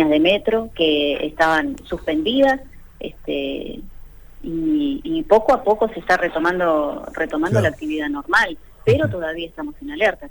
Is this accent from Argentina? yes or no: yes; Argentina; Somos muchos los argentinos residentes acá en la ciudad